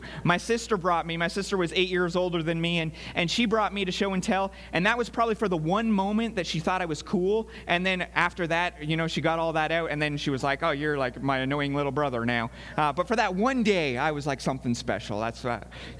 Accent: Canada; So those of you who might not remember, I am Canadian, and that's why if I sound funny to you, you're like, that guy says words weird.

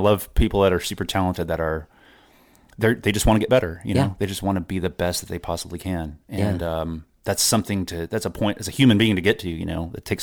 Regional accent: Lubbock, Texas, United States; Also not at the same time growing up in Lubbock, not even realizing that … was from there

